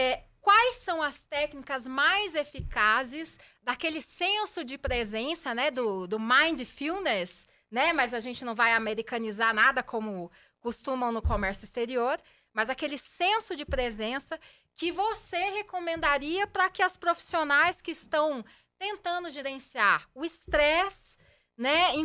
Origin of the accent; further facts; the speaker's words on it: Curitiba, Paraná, Brazil; seguiu um caminho lá na minha cidade, Curitiba